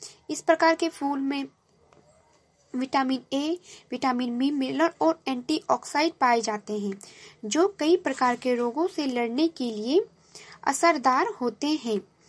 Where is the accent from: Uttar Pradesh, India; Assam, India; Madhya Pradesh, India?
Uttar Pradesh, India; और मैं गोंडा जिले से हूँ।